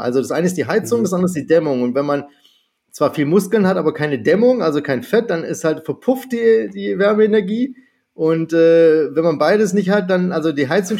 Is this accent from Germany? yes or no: yes; Germany; born there; Aber geboren bin ich in Deutschland.